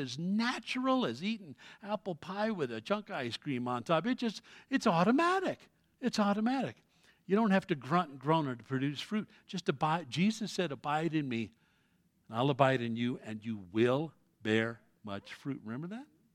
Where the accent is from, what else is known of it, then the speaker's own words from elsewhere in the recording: United States; I'm American, I have to.